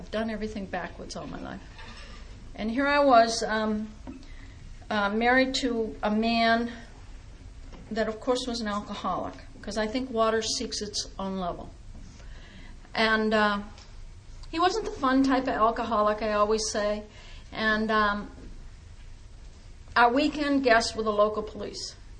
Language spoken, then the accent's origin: English; Massachusetts, United States; And now here I am in New England. I was raised in New England. I was raised north of Boston.